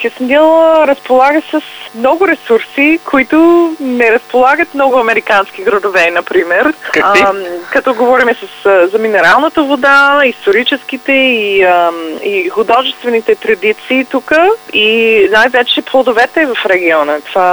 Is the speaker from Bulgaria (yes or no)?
no; Hershey, Pennsylvania, United States; Bulgarian is a second language; В едно малко градче в щата Пенсилвания, казва се Хърши.